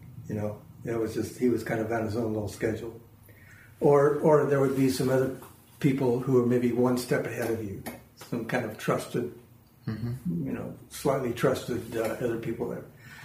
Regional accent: Phoenix, Arizona, United States; Well, I grew up in Phoenix, which is where Roberto Venn is located.

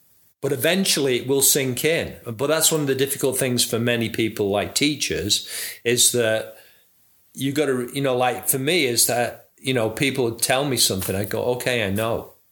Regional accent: Manchester, North West England, United Kingdom; even if I say, you know, I'm from Manchester, on one level it's true

